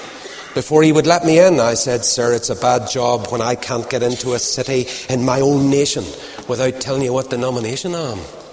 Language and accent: English; Northern Ireland, United Kingdom; I have to pass through the airports of the world, and I know what I get when I'm from Ulster.